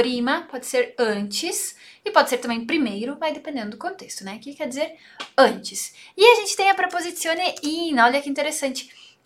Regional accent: Italy; Mas dependendo do sotaque, como é o meu sotaque lá na Itália, todas as minhas vogais são muito mais abertas. Porque na região que eu morei, que eu cresci, se fala assim.

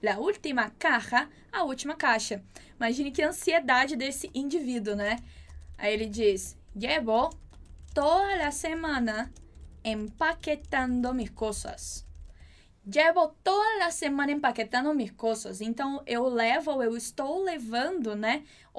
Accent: Minas Gerais, Brazil; now in Curitiba, Brazil; eu sou de Minas, já morei fora do país, já morei aqui em várias cidades e me mudei para Curitiba para estar aqui com vocês também.

